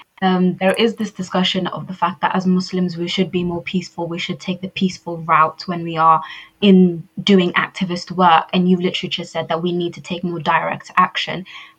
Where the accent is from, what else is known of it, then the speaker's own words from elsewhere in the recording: Somaliland, Somalia; especially since I'm from Somaliland.